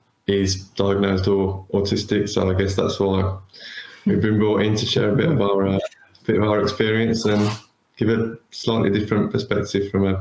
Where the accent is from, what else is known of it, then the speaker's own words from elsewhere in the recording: West Midlands, United Kingdom; yeah, so we're a family from the West Midlands, not far from Birmingham.